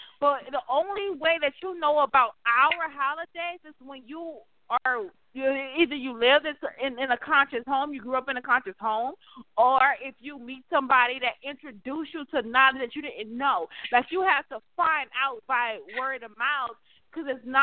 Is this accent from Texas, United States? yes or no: yes; Texas, United States; I'm from Texas, and I know about it.